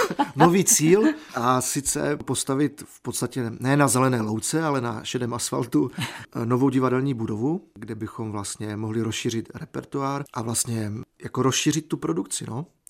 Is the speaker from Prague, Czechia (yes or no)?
no; Skalice, Moravian-Silesian Region, Czechia; jsem se v určitou chvíli odstěhoval z Ostravy a vrátil jsem se domů do Skalice u Frýdku Místku.